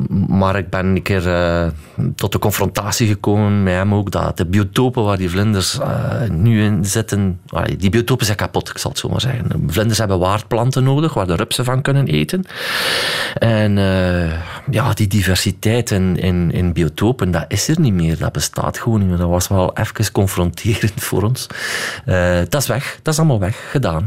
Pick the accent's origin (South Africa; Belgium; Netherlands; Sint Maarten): Belgium; Stekene, East Flanders; Stekenen. Ik ben afkomstig van Stekenen. Ze noemen dat messenvechters, vlakbij de grens van Nederland.